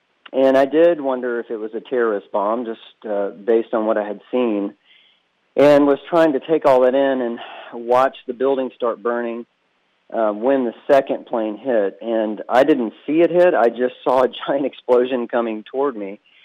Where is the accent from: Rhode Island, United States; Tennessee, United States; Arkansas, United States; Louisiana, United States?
Louisiana, United States; Shreveport; now in Dallas, United States; I'm originally from Shreveport, and I've lived in Dallas for about 26 years now.